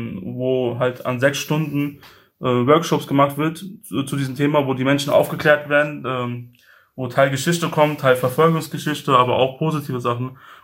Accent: Mainz, Rhineland-Palatinate, Germany; wie ich dann Deutschland oder halt meine Heimatstadt jetzt Mainz oder so sehr vermisse. Und dann, also für mich ist keine andere Frage, weil meine Kindheit, meine Jugend habe ich alles in Deutschland verbracht

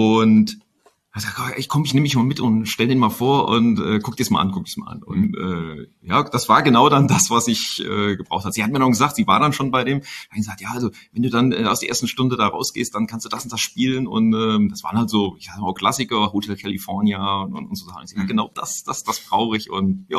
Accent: Fulda, Hesse, Germany; Ich komme gebürtig aus Fulda, richtig.

